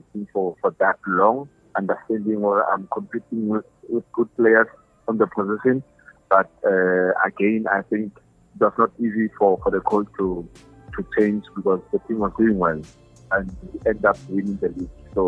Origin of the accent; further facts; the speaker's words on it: Bloemfontein, Free State, South Africa; They will have to leave Bloemfontein with the passion that they have, and that's my hometown.